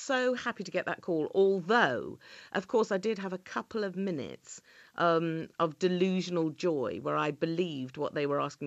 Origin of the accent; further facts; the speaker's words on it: Holyhead, Wales, United Kingdom; born there; also born or lived in Cornwall / Devon; all my family are from Cornwall and Devon, so really that's where I'm from. But I was born in Holyhead because my dad was stationed